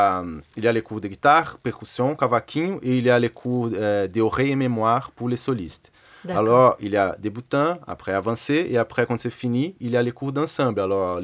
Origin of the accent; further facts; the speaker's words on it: São Paulo, Brazil; French is a second language; now in France; moi, je viens de São Paulo.